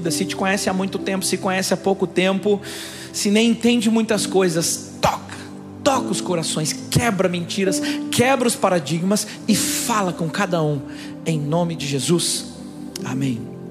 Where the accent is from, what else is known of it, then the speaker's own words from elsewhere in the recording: Brazil; nós somos do Brasil